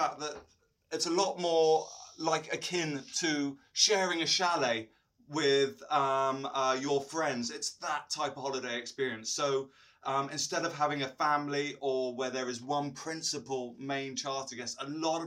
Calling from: Petropavlovsk-Kamchatsky, Kamchatka Krai, Russia; Yes, I'm joining you from Petropavlovsk from Kamchatka

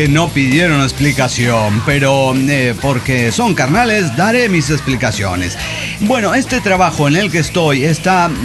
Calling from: Bucaramanga, Santander, Colombia; de Bucaramanga.

